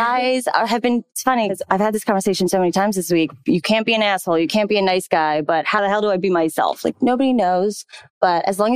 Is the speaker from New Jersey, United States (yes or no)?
yes; New Jersey, United States; I'm also from New Jersey.